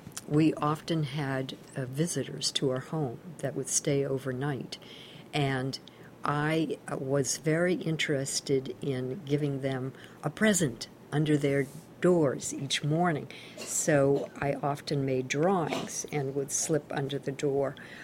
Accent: Carthage, Missouri, United States; born there; we were living in Neosho, Missouri, which is the home of my father and also where I was born. I was born in Carthage, where the hospital was, but we were living in Neosho, Missouri, a very small Indian town

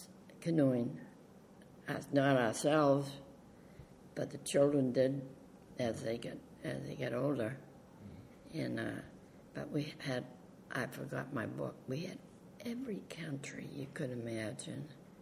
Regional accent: Acton, Massachusetts, United States; now in Concord, United States; I was brought up in Acton, which is the next town, which was very small. And then I married my husband, who was brought up in Concord. And I've been in Concord 19 years.

